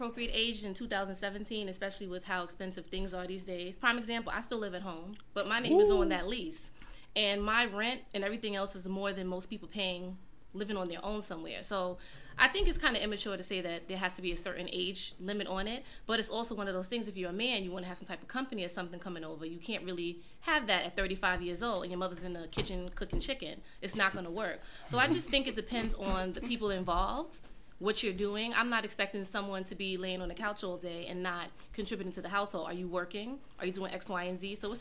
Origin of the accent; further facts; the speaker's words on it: Queens, New York, United States; I'm from Jamaica, Queens.